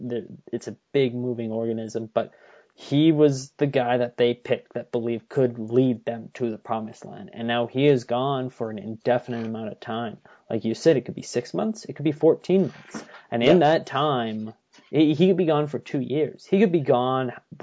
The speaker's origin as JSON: {"language": "English", "country": "Canada", "said": "because we're Canadian"}